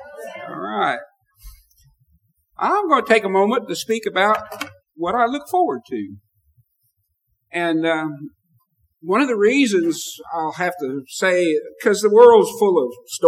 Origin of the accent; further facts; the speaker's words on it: United States; born there; I was born in America.